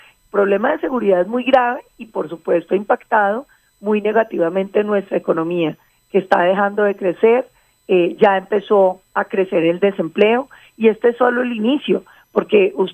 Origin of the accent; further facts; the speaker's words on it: Colombia; la manera como los colombianos vamos a poder vivir